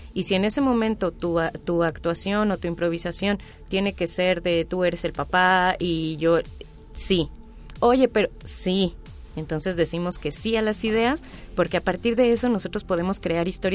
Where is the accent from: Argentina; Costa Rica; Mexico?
Mexico; Mexico City; Nosotros somos de Ciudad de México.